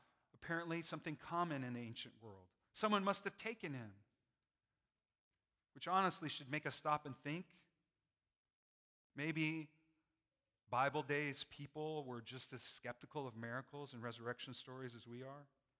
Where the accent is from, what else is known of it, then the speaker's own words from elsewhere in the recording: New Mexico, United States; now in North Carolina, United States; I'm from New Mexico, but now exiled or maybe found the promised land in North Carolina